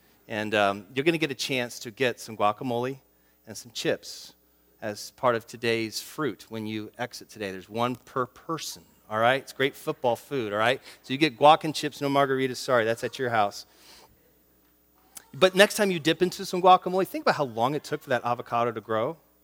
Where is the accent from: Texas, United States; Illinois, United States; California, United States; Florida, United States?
Florida, United States; Orlando; but where I grew up in Florida, Central Florida, in Orlando, we had an avocado tree.